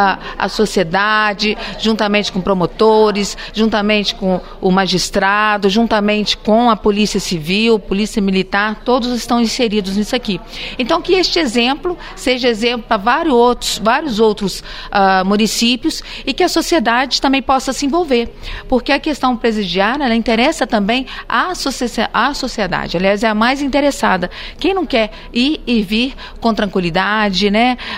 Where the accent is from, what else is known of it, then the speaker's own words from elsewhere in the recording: Juiz de Fora, Minas Gerais, Brazil; justamente porque somos aqui de Juiz de Fora, e eu tenho muito carinho com toda a região aqui.